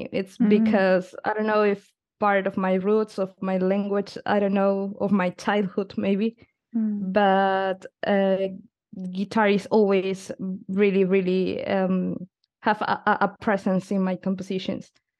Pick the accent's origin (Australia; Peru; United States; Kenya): Peru; English is a second language; Well, I'm from Peru, and I studied music in Peru